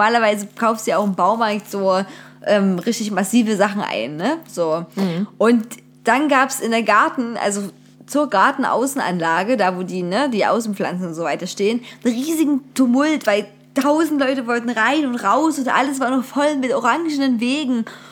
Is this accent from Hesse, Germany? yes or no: no; Saxony, Germany; ich bin auch aus Sachsen und kenne hier viele Orte nicht.